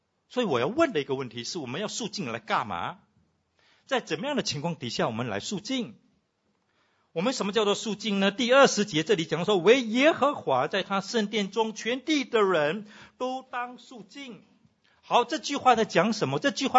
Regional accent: Singapore; 因为我们新加坡人去到那里都是要 shop 到哪里的

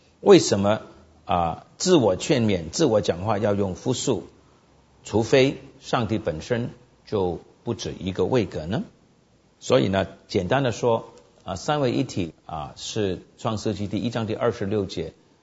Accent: China; also born or lived in Chicago, United States; 第一是一个君王的复数，就是说我们中国人呢，皇帝称自己做朕，那可能有些西方的皇帝称自己做我们。哎，我以前在芝加哥牧会的时候

